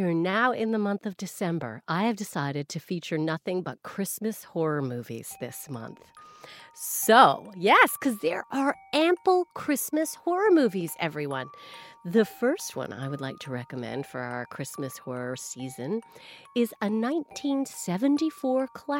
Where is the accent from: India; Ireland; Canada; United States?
Canada; I'm from Canada.